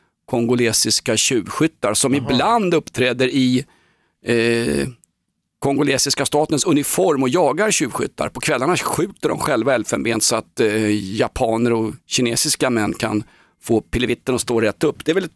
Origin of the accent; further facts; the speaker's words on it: Norrland, Sweden; Jag är från Norrland.